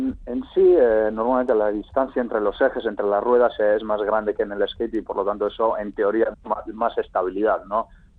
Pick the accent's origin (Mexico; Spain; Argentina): Spain; Lekeitio, Basque Country; Nosotros somos de Lekeitio, un pueblo pequeñito en la costa